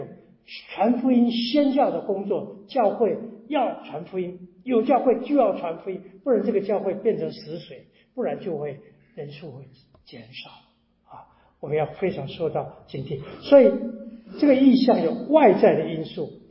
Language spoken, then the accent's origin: Chinese; Taiwan; first language Taiwanese Hokkien; Chinese is a second language; 我会讲国语，普通话，那我会讲台湾话，也是我的母语，然后我在这里学了广东话